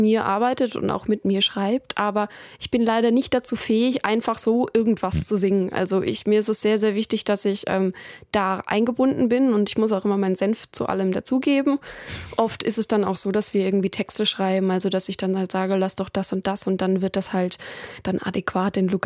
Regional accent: Germany; Ich bin Deutscher, geht's gar nicht. Bei uns ist keiner irgendwohin migriert.

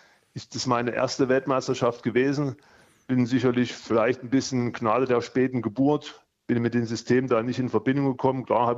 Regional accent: Leipzig, Saxony, Germany; ich spreche jetzt mal von meiner Heimatstadt Leipzig

